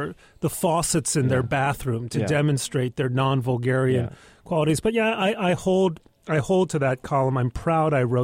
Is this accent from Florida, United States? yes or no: no; New York, United States; I thought for me, and as a New Yorker, when he went on about New York values